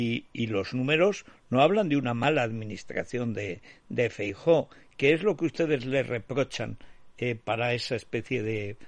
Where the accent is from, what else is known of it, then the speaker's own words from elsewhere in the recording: Orihuela del Tremedal, Aragon, Spain; los de mi pueblo, de Orihuela del Tremedal, hicieron una pancarta sensacional